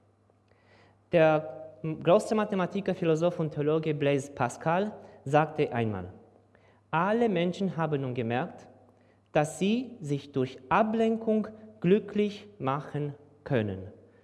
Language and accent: German; Romania; German is a second language; moved away as an adult; now in Switzerland; Wir kommen aus Rumänien. Ich bin Informatiker von Beruf. Ich habe ein Bachelor Informatik gemacht, dann 13 Jahre als Informatiker gearbeitet. Dann sind wir in die Schweiz gekommen.